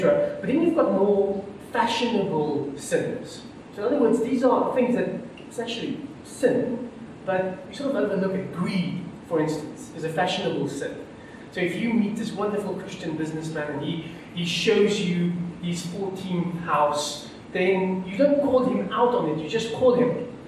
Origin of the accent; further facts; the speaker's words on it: South Africa; first language Afrikaans; English is a second language; It's part of being an Afrikaner, okay?